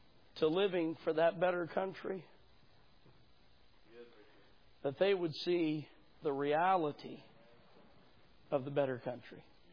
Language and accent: English; United States; I am an American. Thank God for this country.